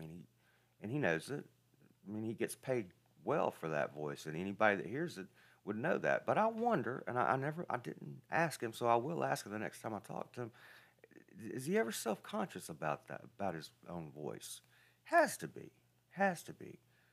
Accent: Alabama, United States; accent: Southern drawl; Evidently, I've got a Southern draw, an Alabama draw that I can't shake.

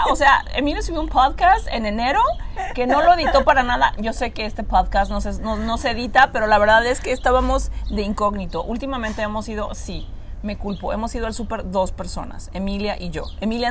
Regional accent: Tijuana, Baja California, Mexico; born there; Yo nací en Tijuana, de hecho, pero bueno, eso no importa.

